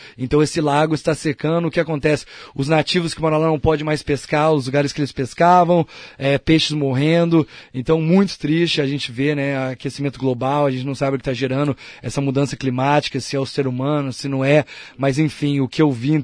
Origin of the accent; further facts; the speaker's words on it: Brazil; eu sou brasileiro, então nos Estados Unidos nem no Canadá eu não podia portar uma arma.